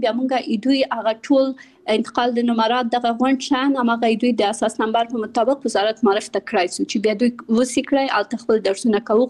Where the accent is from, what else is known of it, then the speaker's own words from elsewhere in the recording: Kabul, Afghanistan; born there; also born or lived in Pakistan; د ملیحې اکادمي بنسټ ایښودونکی یم. زه په کابل کې زیږیدلی یم او خپل ابتدایي تعلیمات مې په پاکستان کې کړی او بیا ثانوي او بیرته پوهنتون مې په کابل کې ویلی ده.